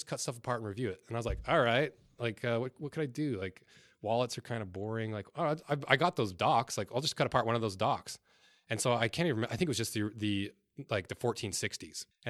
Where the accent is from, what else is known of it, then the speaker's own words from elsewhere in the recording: Mona, Utah, United States; yeah, I was raised in Mona, Utah. Cut me some slack. 1,000 people lived in my town.